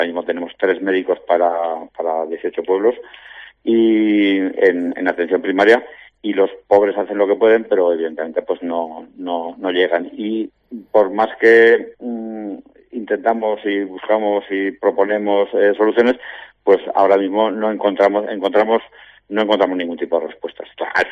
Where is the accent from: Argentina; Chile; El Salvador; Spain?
Spain; Fuenferrada, Aragon; pues en mi pueblo en concreto, en Fuenferrada, pues llevamos sin consulta del médico pues un montón de tiempo.